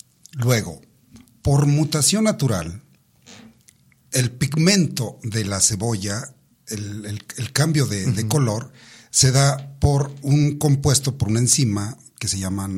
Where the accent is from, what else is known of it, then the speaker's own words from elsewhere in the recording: Mexico; tenemos medalla de oro como mexicanos.